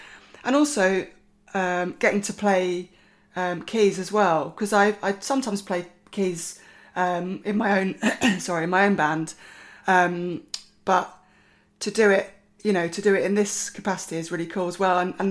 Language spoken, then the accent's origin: English; Camden Town, London, United Kingdom; I was born and brought up in Camden Town.